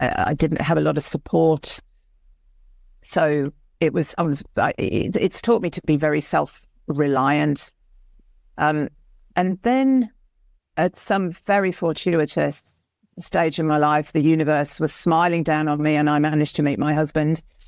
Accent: Germany; also born or lived in Canary Islands, Spain / Mallorca, Spain; even though I was born in Germany, literally 3 weeks later, we moved across to Spain, the Canary Islands. We also lived in Mallorca for a while.

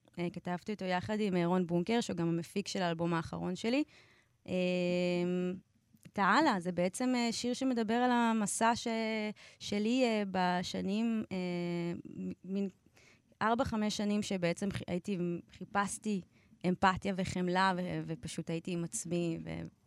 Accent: Givatayim, Tel Aviv District, Israel; אז גדלתי כזה קצת בגבעתיים, קצת בכרם התימנים, כזה מישמש.

